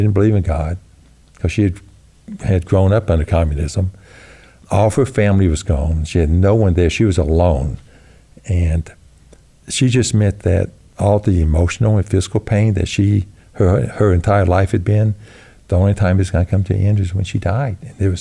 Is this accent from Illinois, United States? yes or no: no; North Carolina, United States; I'm from North Carolina, and he's a land appraiser.